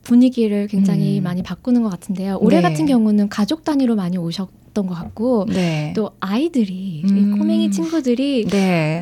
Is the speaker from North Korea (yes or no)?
no; Australia; also born or lived in South Korea; 초등학생 때 네. 호주를 왔기 때문에 아무래도 그 고국에 대한 그리움이